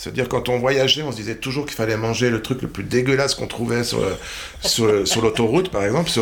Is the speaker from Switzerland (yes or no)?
yes; Switzerland; Et en tant que Suisse, quand on est allé, il n'y a pas si longtemps, en plus de ça, jouer dans le Vercors